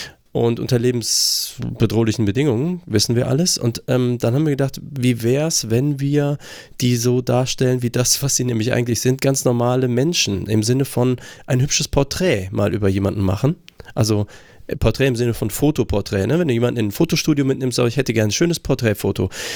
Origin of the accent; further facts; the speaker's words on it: Germany; Ich bin auch einfach aufgewachsen in Deutschland